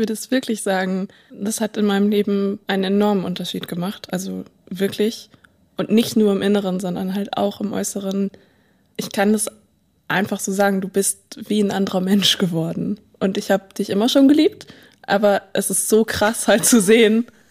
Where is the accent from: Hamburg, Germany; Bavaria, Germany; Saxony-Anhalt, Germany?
Bavaria, Germany; ich komme aus Bayern